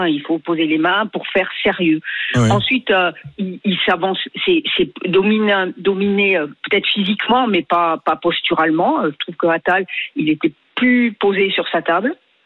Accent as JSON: {"language": "French", "region": "Occitanie", "country": "France", "said": "Moi, je suis occitane, donc on parle avec les mains."}